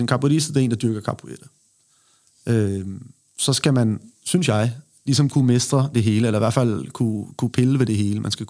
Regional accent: Zealand, Denmark; Det betyder, at jeg er nede fra Sydsjælland af. Nede mellem Næstved og Herslev og Køge, og det er der lige syd for Køge.

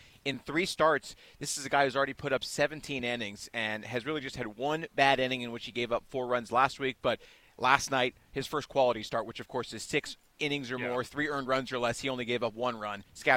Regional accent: San Diego, California, United States; Well, I'm from San Diego, California, so the weather forecast is 75 and sunny, and that's my American showing.

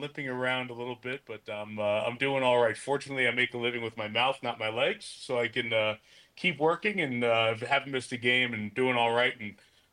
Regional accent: New York, United States; now in Detroit, United States; I'm from New York, but most of my life now has been lived here, and happily so.

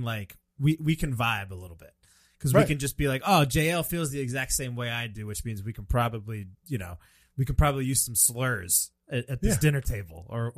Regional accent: New Jersey, United States; I grew up in Jersey, buddy.

